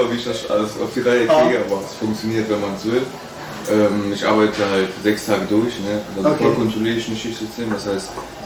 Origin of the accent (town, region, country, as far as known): Aachen, North Rhine-Westphalia, Germany; born or raised there